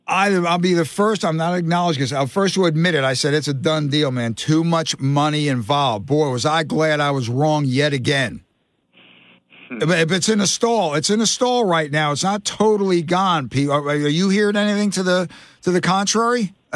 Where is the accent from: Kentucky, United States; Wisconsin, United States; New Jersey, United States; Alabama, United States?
New Jersey, United States; Newark; … from Newark, where I grew up in Newark.